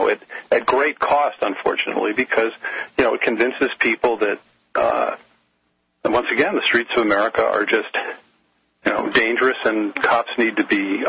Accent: Connecticut, United States; Well, you know, I'm from Connecticut originally, and so I follow Connecticut politics.

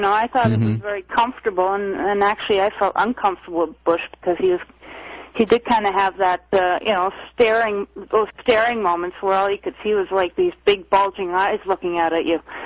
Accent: Canada; now in Switzerland; No, I'm Canadian.

